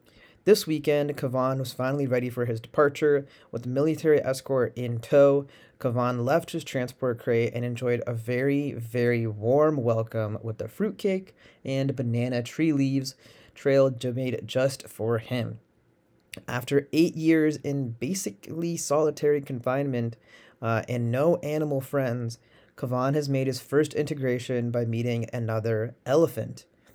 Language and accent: English; India; I personally always root for the Indian national team, being an Indian male, and also just being a cricket fan in general.